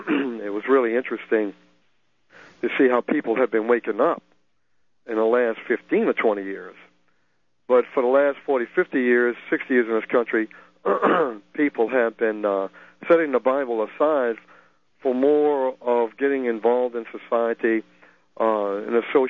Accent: New Orleans, Louisiana, United States; We grew up in New Orleans, and my wife and I had started studying.

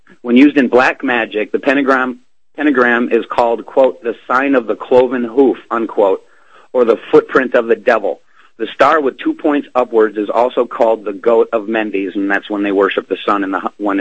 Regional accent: Black River Falls, Wisconsin, United States; now in Missoula, United States; look down at my hometown of Black River Falls, where we grew up and at the swimming pool downtown

